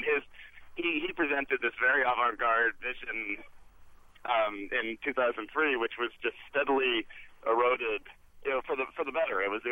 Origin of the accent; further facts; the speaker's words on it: New York, United States; But looking at it as a New Yorker, it looks like a giant hole in the ground.